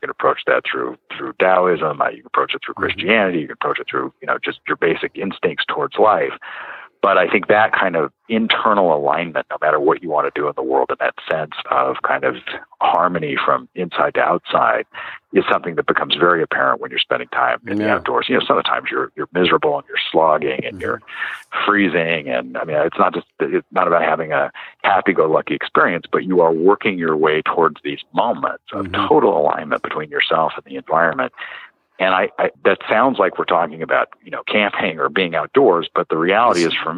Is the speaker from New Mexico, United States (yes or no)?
yes; New Mexico, United States; I grew up out in New Mexico, mm-hmm. and I spent a lot of time in the mountains.